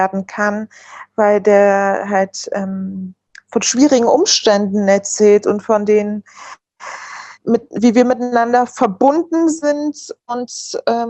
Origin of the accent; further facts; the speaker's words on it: Berlin, Germany; born there; Also ich bin ja im Wedding sogar geboren